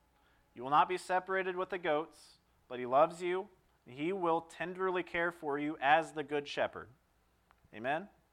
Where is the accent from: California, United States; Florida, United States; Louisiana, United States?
Florida, United States; Clearwater; I grew up in Clearwater, so you generally remember all the faces.